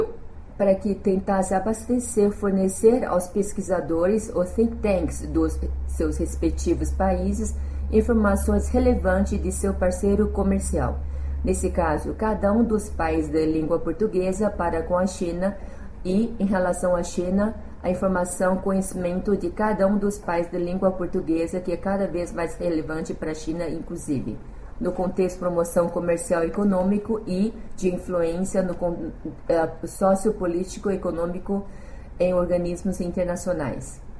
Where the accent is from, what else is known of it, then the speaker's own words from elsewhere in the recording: Brazil; eu cresci no Brasil, comecei a estudar no Brasil desde o primário, me formei, graduei, me casei e tive filhos.